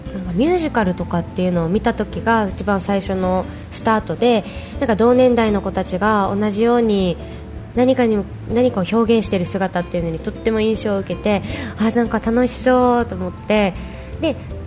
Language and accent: Japanese; Okinawa, Japan; 沖縄県で生まれて育って、今も県内で主にシンガーソングライターとしてだったり、ラジオ番組で話したりとかっていうことをしながら活動してます。